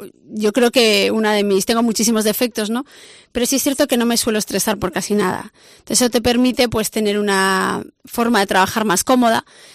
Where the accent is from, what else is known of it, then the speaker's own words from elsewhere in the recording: Galicia, Spain; estamos en Pollo, somos muy de aquí, somos muy de Pontevedra, la comarca